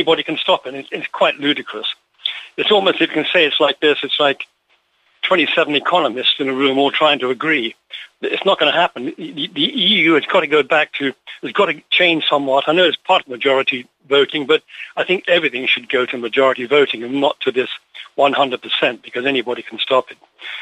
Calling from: Los Angeles, California, United States; from Los Angeles again.

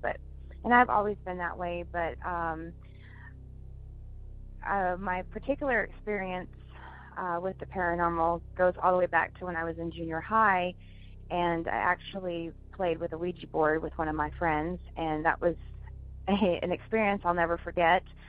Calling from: the South, United States; I'm calling from the South. We'll just put it that way.

